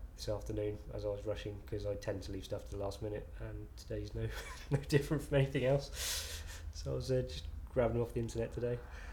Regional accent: Bristol, South West England, United Kingdom; also born or lived in Dorset; I was born in Bristol, stayed there for about 12 years because my mum was working there.

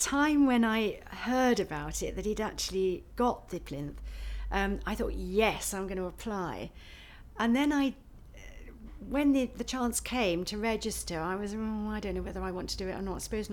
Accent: Harrow, London, United Kingdom; also born or lived in Stanmore; I mean, I'm a Londoner. I was brought up in Harrow on the Hill and then Stanmore, so I lived on the end of the Northern Line, so London is my home ground really

